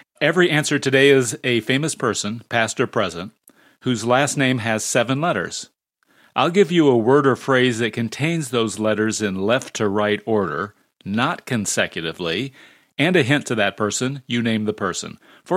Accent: Crawfordsville, Indiana, United States; my hometown.

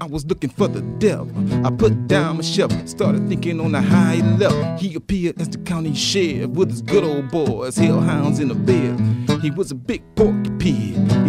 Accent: Baton Rouge, Louisiana, United States; I grew up in Baton Rouge. I started playing guitar and traveling with blues musicians at the age of 11 or 12.

